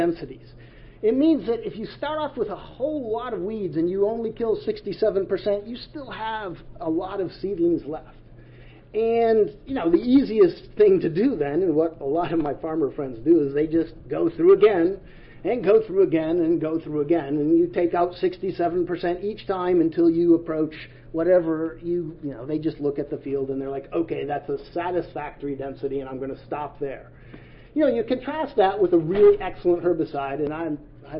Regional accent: Midwest, United States; I kind of left where I grew up in the Midwest, and I just went up and hid in the forest

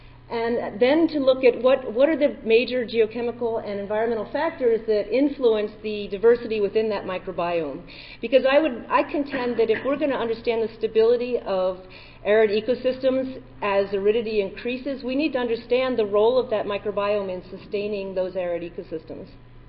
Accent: Tucson, Arizona, United States; I'm from Tucson, and welcome to the Southwest.

